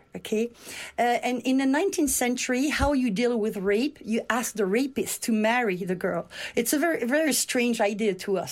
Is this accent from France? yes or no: yes; France; now in Canada; I come from France. I studied in France, and then I came to Canada, and I studied at McGill.